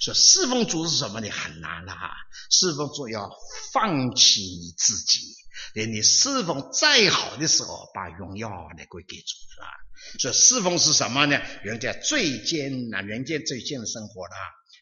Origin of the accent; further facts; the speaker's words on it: China; 那是中国人的哈，我也是中国人的哈，就是我们中国人。